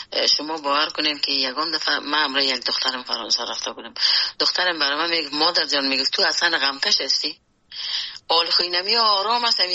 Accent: Afghanistan; moved away; خود اجتماع افغانستان که در اوجه بزرگ شدیم، در اوجه کار کردیم

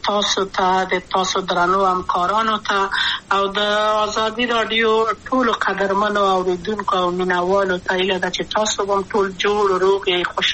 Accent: Kabul, Afghanistan; also born or lived in Wardak; زه خو اصلا د وردګو ولایت یم د پلار مې د وردګو ولایت ته خلیګنسل شي کېدلې د کابل په تختپل سیمه کې یم او لویا شویم کابل که هم مکتب می دولسم پا کابل

